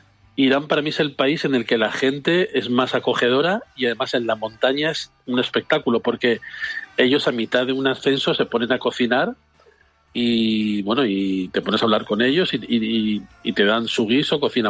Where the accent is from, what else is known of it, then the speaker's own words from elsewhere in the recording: Alicante, Valencian Community, Spain; para la gente que somos de Alicante, ese verde es como que no existe